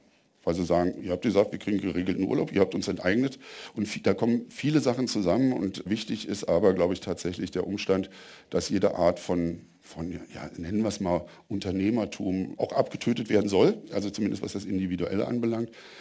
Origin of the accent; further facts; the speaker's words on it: Germany; Ich bin in der DDR geboren, ich bin da aufgewachsen